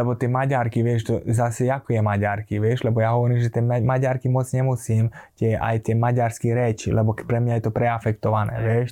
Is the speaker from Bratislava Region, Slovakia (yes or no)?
no; Gabčíkovo, Trnava Region, Slovakia; No Gabčíkov určite moje rodné mesto